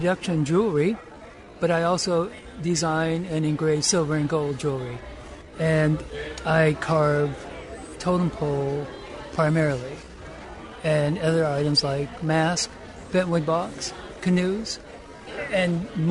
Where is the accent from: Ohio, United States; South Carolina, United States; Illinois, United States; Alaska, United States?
Alaska, United States; Ketchikan; It means the bear standing up. I'm from Ketchikan, Alaska, born there, and learned carving from Nathan Jackson in a village totem park called Saxman.